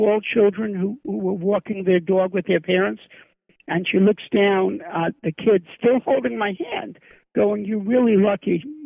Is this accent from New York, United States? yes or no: yes; Brooklyn, New York, United States; I didn't have any pets growing up in Brooklyn, although my mother once put my parakeet out on the fire escape in the winter